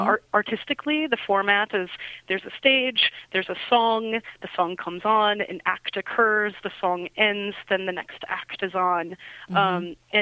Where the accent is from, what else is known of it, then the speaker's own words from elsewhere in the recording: Chicago, Illinois, United States; also born or lived in California; Well, Chicago is actually my hometown. I did return to Chicago in 2001.